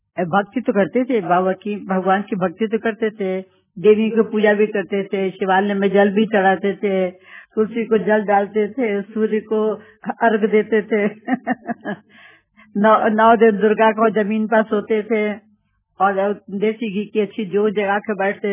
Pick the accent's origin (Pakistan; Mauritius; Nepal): Pakistan; Lahore, Punjab; लेकिन हम आए पाकिस्तान से, लाहौर से आए हम